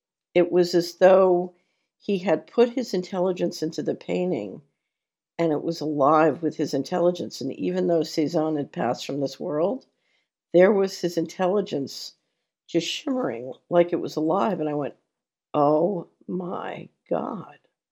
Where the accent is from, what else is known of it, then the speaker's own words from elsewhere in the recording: Philadelphia, Pennsylvania, United States; Now, I grew up in Philadelphia, and so I'd been to the art museum many, many times.